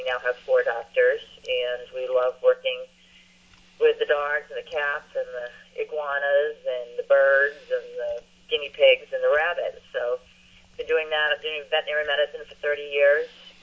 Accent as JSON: {"language": "English", "town": "Belmont", "region": "Massachusetts", "country": "United States", "tie": "born or raised there", "lives_now": "Salem, United States", "said": "I grew up in Belmont, west of Boston, and after vet school, moved to the North Shore because I love the beaches"}